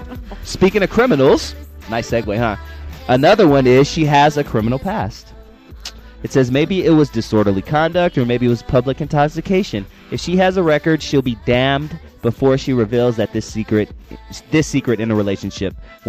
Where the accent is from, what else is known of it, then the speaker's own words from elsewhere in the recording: El Monte, California, United States; I'm from El Monte.